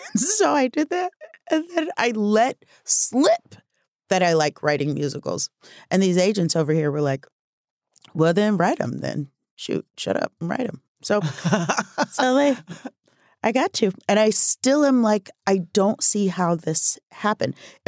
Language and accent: English; Omaha, Nebraska, United States; I'm from Omaha, Nebraska. And I thought I would live there forever and do musicals at night and deliver the mail in the day.